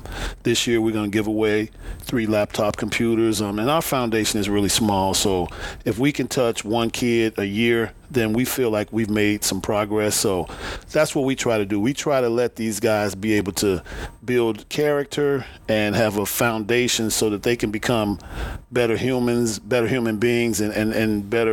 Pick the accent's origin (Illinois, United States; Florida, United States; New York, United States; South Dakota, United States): Illinois, United States; Chicago; When I was growing up in Chicago, I couldn't go outside in the winter and throw a baseball